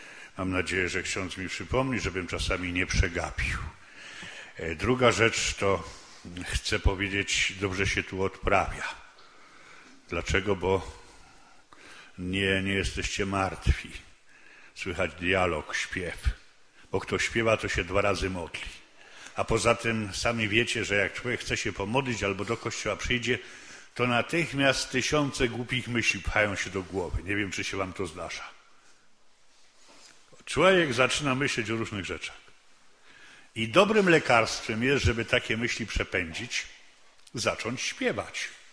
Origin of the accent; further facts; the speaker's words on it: Czarny Dunajec, Lesser Poland, Poland; Ja pochodzę tu z tych stron, trochę bardziej w stronę Nowego Targu, Czarnego Dunajca. Tam się urodziłem.